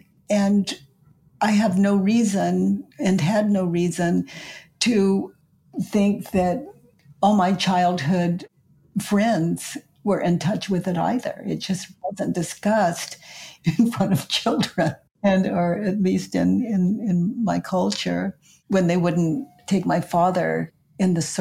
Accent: Needles, California, United States; now in Ojai, United States; This little tiny desert town on the border of, now I don't even think it's a town with neighborhoods anymore, but it was a little town called Needles.

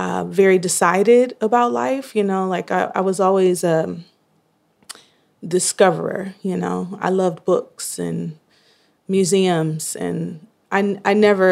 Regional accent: Detroit, Michigan, United States; now in Boston, United States; I'm from Detroit, Michigan. I'm a Brooklyn transplant right into Boston.

